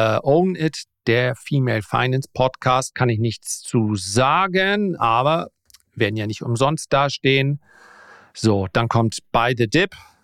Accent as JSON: {"language": "German", "country": "Switzerland", "said": "Als Schweizer Anleger, primär Aktien-Direktanlagen, leide in Anführungszeichen nicht regelmäßig unter der Stärke des Schweizer Franken"}